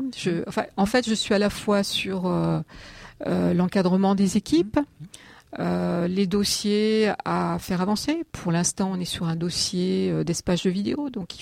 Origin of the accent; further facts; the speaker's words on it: Grand Est, France; je suis revenue en 2007, c'est pas vraiment ma région d'origine, mais je suis Lorraine.